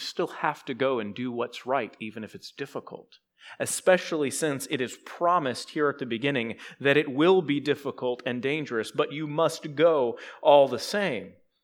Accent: Texas, United States; But, you know, I'm from Texas, and we think the same things about guns you guys in South Carolina think about guns, right?

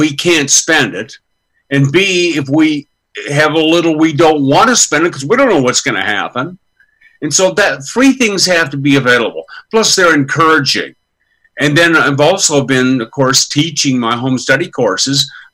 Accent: Ireland; You know, I've always had something to say. I'm Irish.

